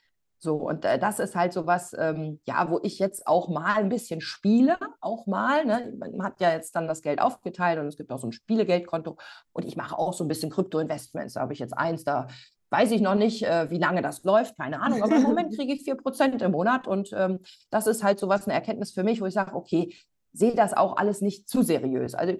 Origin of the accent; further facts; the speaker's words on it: North Rhine-Westphalia, Germany; ich komme aus dem Lipperland